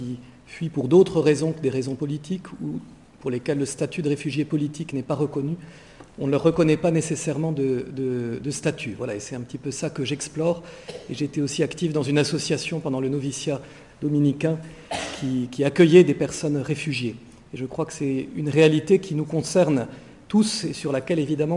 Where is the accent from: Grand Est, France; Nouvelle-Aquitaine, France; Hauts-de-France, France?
Grand Est, France; Je suis français, même si mon nom est plutôt à consonance germanique. Et je viens donc d'Alsace, je suis religieux dominicain de la province de France